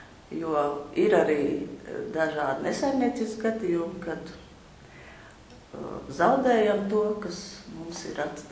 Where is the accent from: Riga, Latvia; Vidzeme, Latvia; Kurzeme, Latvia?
Riga, Latvia; Un tā es tur piedzimu. Līdz 6 gadu vecumam es dzīvoju Āgenskalnā, un tad Rīga man asociējās ar smilšainu pagalmu, bet ļoti daudz ceriņiem, un visu laiku gāja tramvajas gar lokiem.